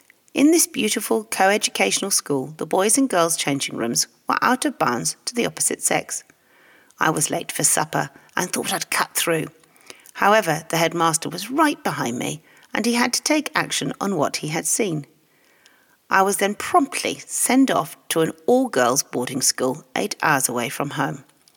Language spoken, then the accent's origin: English; Yorkshire and the Humber, United Kingdom; I was born in Yorkshire, England